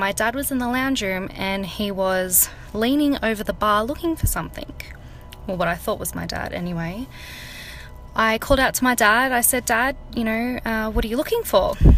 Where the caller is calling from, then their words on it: New South Wales, Australia; I am from New South Wales in Australia.